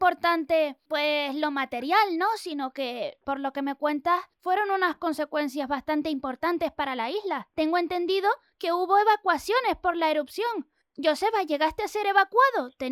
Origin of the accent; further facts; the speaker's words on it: Canary Islands, Spain; tanto que aprender de tus amadas Islas Canarias? Con cada cosa que aprendo, me quedo más enamorada de mi tierra.